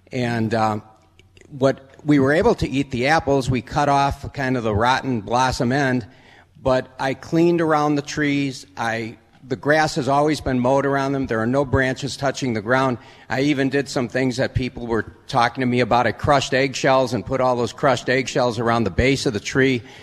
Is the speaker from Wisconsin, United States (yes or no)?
yes; Washburn, Wisconsin, United States; from Washburn, and I live in the woods